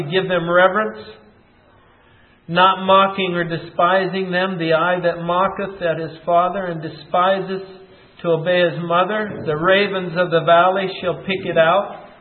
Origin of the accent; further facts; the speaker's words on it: Spokane, Washington, United States; When I was growing up in Spokane, Washington, we went to church every Sunday. We lived out in the country.